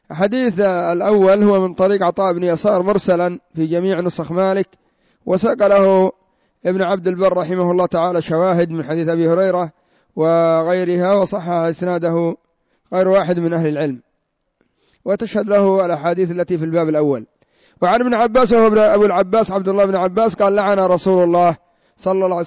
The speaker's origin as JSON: {"language": "Arabic", "country": "Yemen", "said": "هذا عندنا في اليمن، ما بالك إذا ذهبت إلى إيران إلى العراق؟"}